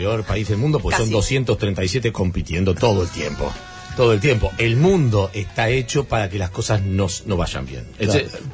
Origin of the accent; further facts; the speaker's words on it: Argentina; siendo argentino en otro lugar del mundo es mucho más difícil seguramente encontrarlo, pero acá lo tenés